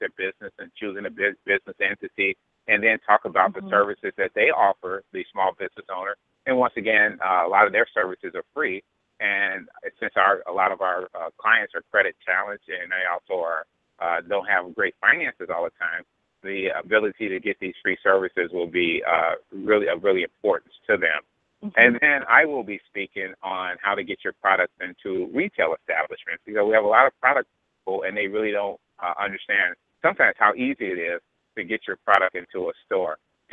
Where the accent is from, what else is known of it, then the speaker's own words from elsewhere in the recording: Chicago, Illinois, United States; And, right, and I grew up in North Lawndale. So.